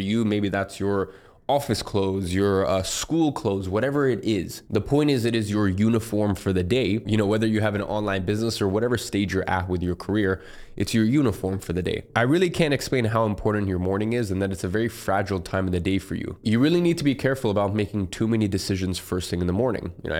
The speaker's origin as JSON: {"language": "English", "region": "London", "country": "United Kingdom", "tie": "born or raised there", "said": "I grew up in London, so it's cold, dreary."}